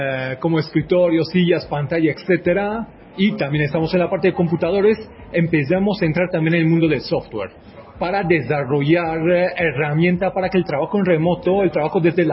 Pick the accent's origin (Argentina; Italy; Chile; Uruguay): Italy; soy italiano